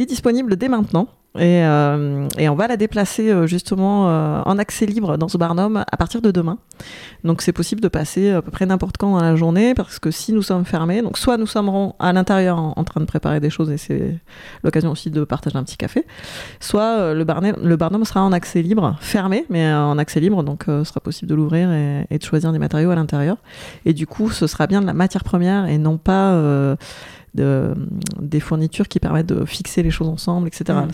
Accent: France; qui est pas si courante en fait chez nous en France

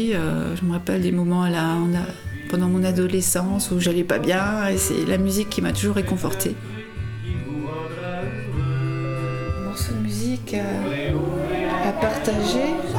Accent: Grand Est, France; moved away as an adult; Donc je vis ici depuis maintenant 21 ans. Donc je suis alsacienne, d'origine alsacienne, et je suis arrivée ici à 30 ans.

